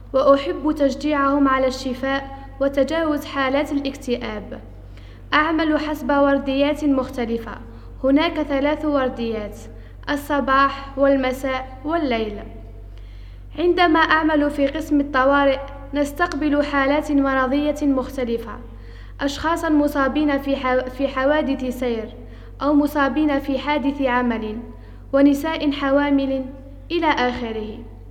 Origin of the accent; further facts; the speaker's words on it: Amman, Amman Governorate, Jordan; أنا من عمان عاصمة الأردن.